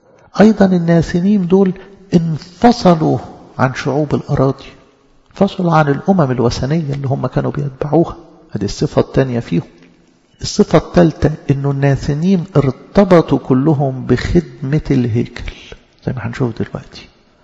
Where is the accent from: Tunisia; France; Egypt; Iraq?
Egypt; احنا أجدادنا أصلا مثلا كمصريين فرعنا